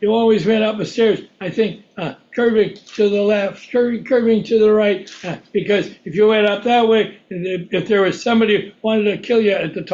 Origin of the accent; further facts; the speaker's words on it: Vancouver, British Columbia, Canada; born there; I was born in Vancouver.